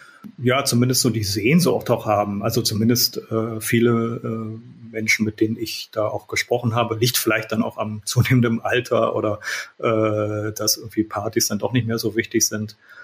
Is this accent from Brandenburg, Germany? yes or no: yes; Pritzwalk, Brandenburg, Germany; also born or lived in Munich; wenn mich Leute gefragt haben, wo ich herkomme, habe ich oft Berlin gesagt, weil ja, Berlin war irgendwie naheliegend zu Pritzwalk.